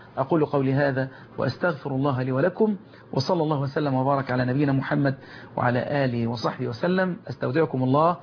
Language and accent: Arabic; Egypt; اللهم احفظ بلدنا مصر وسائر بلاد المسلمين.